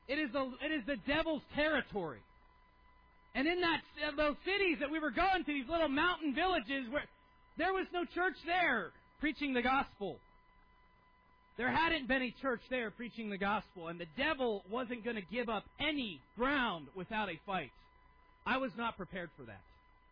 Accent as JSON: {"language": "English", "country": "United States", "said": "I thought, oh, she's just got to be on drugs, because I'm an American."}